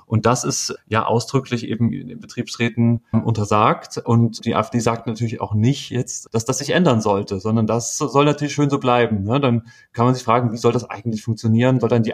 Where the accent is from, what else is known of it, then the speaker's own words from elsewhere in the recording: Riesa, Saxony, Germany; der letzte Wahlparteitag in meiner Heimatstadt Riesa